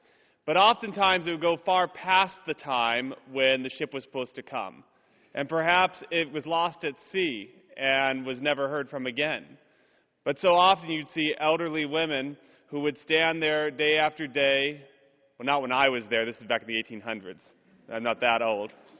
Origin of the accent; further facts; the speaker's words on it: Cape Cod, Massachusetts, United States; born there; I was born up in New England on Cape Cod.